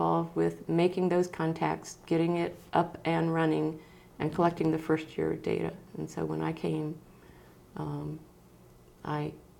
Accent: the South, United States; now in Skagway, United States; I'm originally from the South. You might hear a little y'all slip out every now and then. But I've been in Skagway since

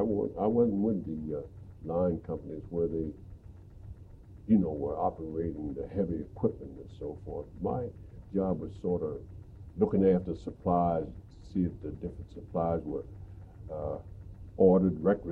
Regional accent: Darlington, Maryland, United States; born there; now in Philadelphia, United States; 339 East Montana Street in Philadelphia, Pennsylvania. I was born in Darlington, Maryland in February 16th, 1919.

